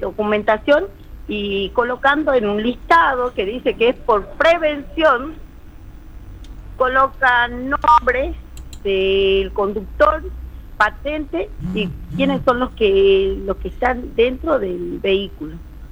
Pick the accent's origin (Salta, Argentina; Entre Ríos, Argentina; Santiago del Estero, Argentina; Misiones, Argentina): Salta, Argentina; sucedió, gracias a Dios, que soy parte de Salta, mi Salta, la linda, y sucedió acá